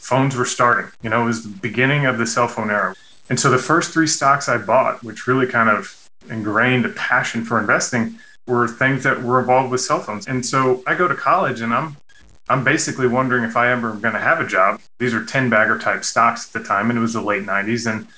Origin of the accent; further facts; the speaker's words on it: Kansas City, United States; I'm from Kansas City, middle-class background. My parents made me have jobs, and the only one I could stomach at the time was mowing yards.